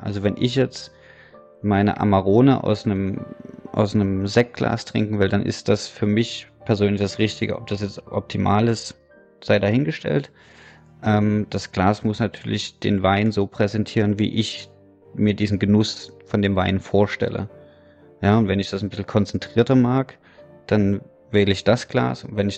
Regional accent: Dresden, Saxony, Germany; als Dresdner in Wolfsburg zu wohnen

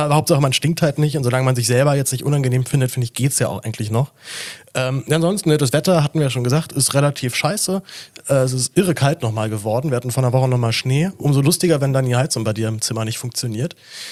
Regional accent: Berlin, Germany; Als Berliner hat man ja tendenziell mal keine Ahnung, wie Dialekte eigentlich klingen.

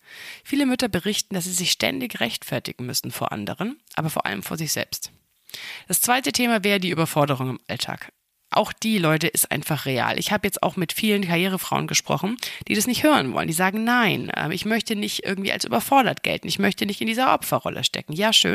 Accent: Bavaria, Germany; Ich komme ja aus Franken, da können wir das R richtig rollen.

